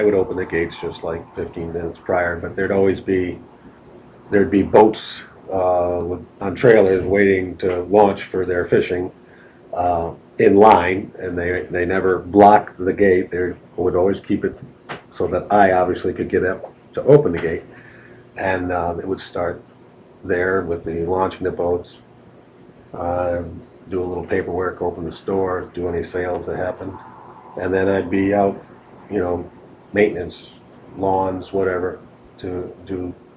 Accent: North Canaan, Connecticut, United States; And I grew up in North Canaan, and that's how we were here.

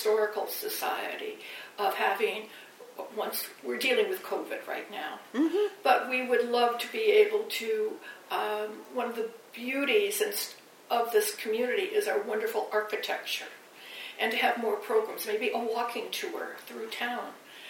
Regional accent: Midwest, United States; I come from the Midwest, and in my career I spent a lot of time in the southern states and western states, which are a little bit more open and friendly.

